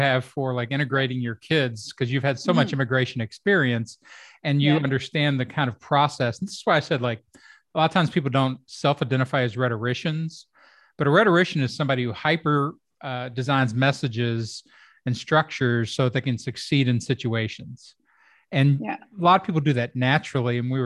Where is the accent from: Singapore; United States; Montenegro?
United States; Kentucky; accent: mostly Midwestern; Yeah, I went to school in Ohio and I grew up in Kentucky. And Kentucky's on the border of the South. And some people from Kentucky sound very Southern and some sound very Midwestern. And I'm probably 90% Midwestern